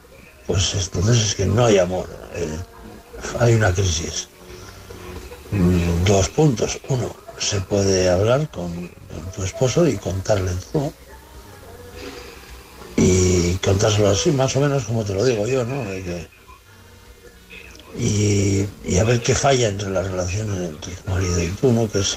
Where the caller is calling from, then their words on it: Bilbao, Basque Country, Spain; de Bilbao.